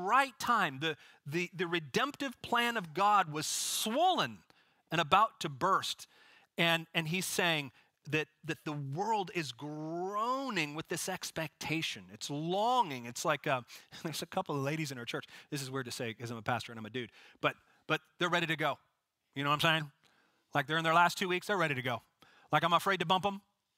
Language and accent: English; Pacific Northwest, United States; It's like I'm from the Northwest, if you had an apple orchard and it's harvest time